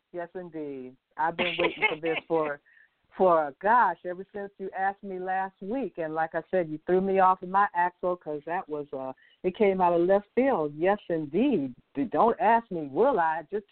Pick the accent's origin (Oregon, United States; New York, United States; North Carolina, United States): Oregon, United States; Portland; I hail from Portland, Oregon.